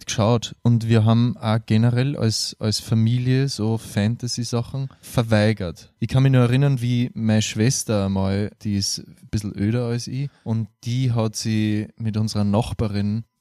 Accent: Austria; bei uns in Österreich

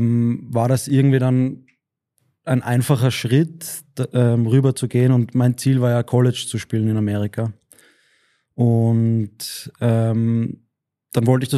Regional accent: Lower Austria, Austria; also born or lived in Vienna; Also geboren in Wien, aufgewachsen in Niederösterreich. Also ich würde mich als Niederösterreicher bezeichnen

